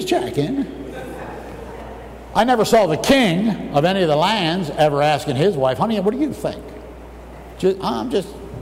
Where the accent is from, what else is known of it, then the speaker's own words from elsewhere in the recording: United States; dude, I'm from America, and I was in Zimbabwe